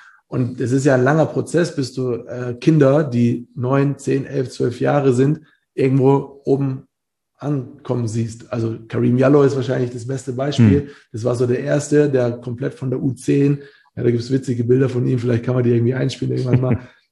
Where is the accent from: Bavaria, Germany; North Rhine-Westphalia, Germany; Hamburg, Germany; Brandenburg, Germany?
Bavaria, Germany; Bamberg; Also ich bin aus Bamberg, aus einer kleinen Stadt, dahin gewechselt, was natürlich auch nicht einfach war, weil ich Bamberg einfach geliebt habe.